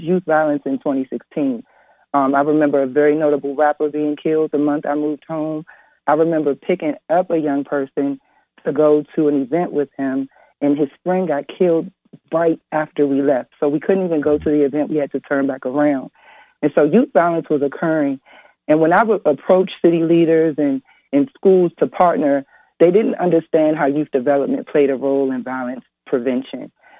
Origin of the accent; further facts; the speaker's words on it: Washington, District of Columbia, United States; we are a nonprofit based in my hometown, Washington, D.C.